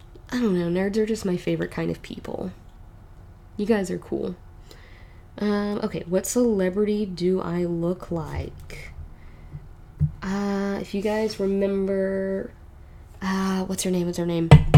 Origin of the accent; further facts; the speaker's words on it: Arkansas, United States; accent: country; I can switch in and out of my country accent fairly easily, going back to the being from Arkansas thing, because surprisingly enough, Arkansas accents are different than Texas accents.